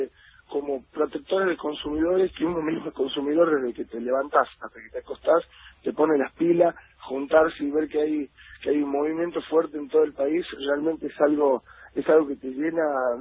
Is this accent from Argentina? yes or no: yes; Argentina; que fortalece mucho como argentino